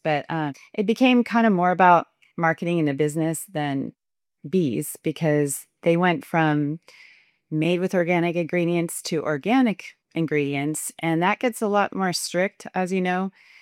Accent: California, United States; Yeah, well, I'm from California and I started beekeeping there.

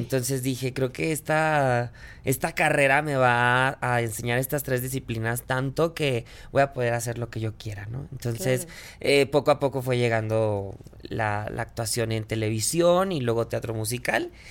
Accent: Chihuahua, Mexico; pues yo vengo de Chihuahua, Chihuahua, que es relativamente una ciudad, pueblo muy bonita. Pero, pero pues sigue siendo un pueblo grandote.

